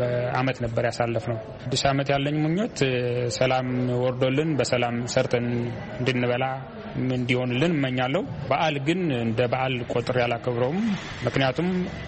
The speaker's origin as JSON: {"language": "Amharic", "town": "Dengelat", "region": "Tigray", "country": "Ethiopia", "tie": "born there", "said": "ደንገላት ይባላል እኔ የተወለድኩበት አካባቢ"}